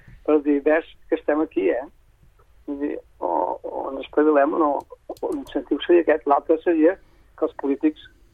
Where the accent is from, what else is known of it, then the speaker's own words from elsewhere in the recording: Catalonia, Spain; la gent entengui que si som catalans és perquè històricament hem parlat el català